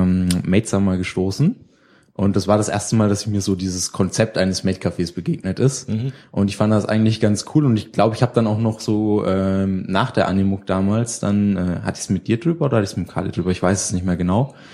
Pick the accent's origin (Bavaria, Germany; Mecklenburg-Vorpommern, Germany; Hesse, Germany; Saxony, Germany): Bavaria, Germany; Ja, also ich komme aus der Nähe von Würzburg, ein kleines Dorf irgendwo in den hintersten Winkeln des Main-Spessarts.